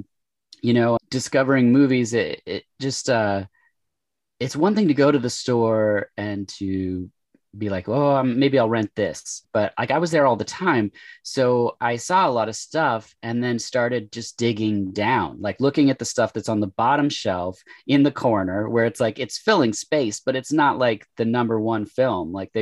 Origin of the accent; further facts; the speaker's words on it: Oregon, United States; I am born and raised in Oregon. I live in Portland now for the past like 20 years, I guess.